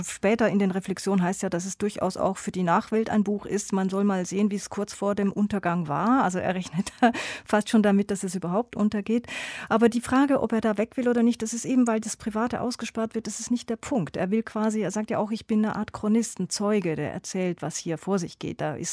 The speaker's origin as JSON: {"language": "German", "country": "Switzerland", "said": "Ja, als Schweizerin denkt man natürlich sofort an Max Frischs Tagebücher aus den 60er, 70er Jahren"}